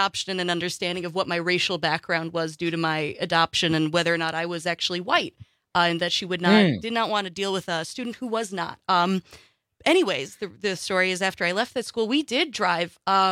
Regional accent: Springstead, Wisconsin, United States; I'm originally from very, very far up north, close to our Park Falls station through Civic Media. I'm from Springstead, technically. And I went from 4K until halfway through second grade, I went to a public school in Mercer, which was 10, 15 minutes from where I lived.

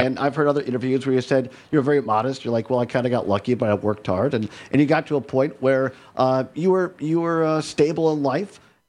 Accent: Richland Center, Wisconsin, United States; Because I know, you know, growing up in Richland Center, I worked on the radio station there

